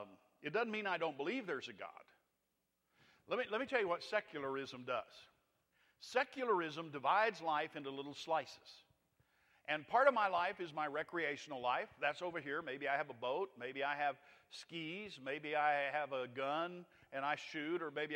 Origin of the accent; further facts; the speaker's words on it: Skellytown, Texas, United States; In my neighborhood where I grew up in Skellytown, Texas, if you got caught doing something wrong, you were likely to get whipped by the neighbors all the way back to your house.